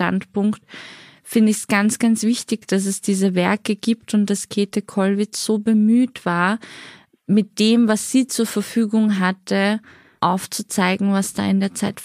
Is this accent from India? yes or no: no; Austria; Ich komme ja aus Österreich.